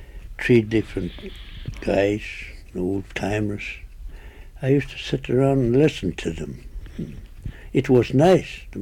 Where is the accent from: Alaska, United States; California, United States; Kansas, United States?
Alaska, United States; Nulato; also born or lived in Kaltag; From Nulato.